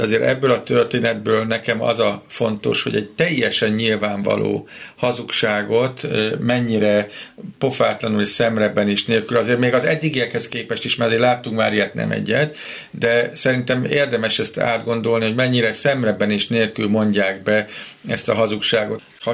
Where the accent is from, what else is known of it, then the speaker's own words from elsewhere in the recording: Szekszárd, Tolna, Hungary; akkor szekszárdi vagyok